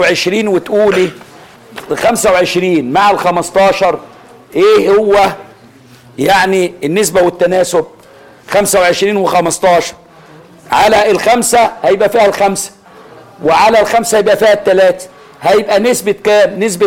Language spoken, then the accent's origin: Arabic; Egypt; عندنا في مصر خير من ما يشترى من المواشي هو ماشيه الصعيد